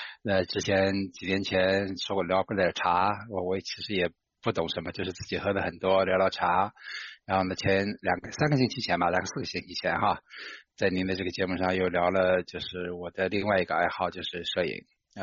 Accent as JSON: {"language": "Chinese", "region": "Yunnan", "country": "China", "tie": "born or raised there", "moved": "as an adult", "said": "我自己呢，我一直在到24岁为止是在中国，然后呢，在中国呢，我是北方人，然后呢，长在南方"}